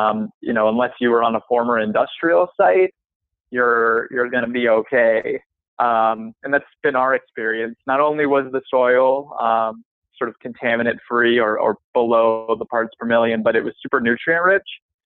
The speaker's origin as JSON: {"language": "English", "town": "Ann Arbor", "region": "Michigan", "country": "United States", "tie": "born or raised there", "said": "So I grew up in Ann Arbor mostly."}